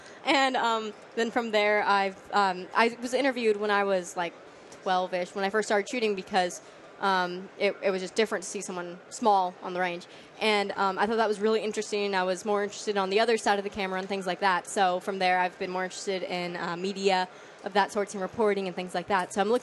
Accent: California, United States; I don't really see that where I'm from. I'm from California, so it's kind of not spoken about that much.

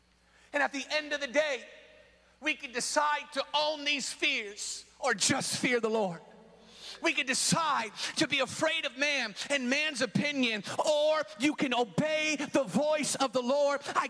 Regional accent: Seattle, Washington, United States; I'm from Seattle.

